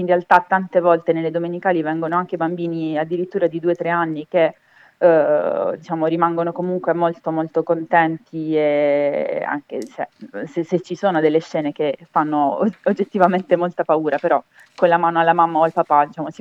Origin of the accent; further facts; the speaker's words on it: Ruvo di Puglia, Apulia, Italy; Siamo di Ruvo